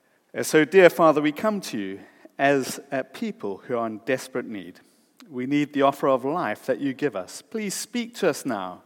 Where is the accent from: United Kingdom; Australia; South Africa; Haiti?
South Africa; growing up in South Africa, the curse business is big business. So we call witch doctors there, we call them sangomas.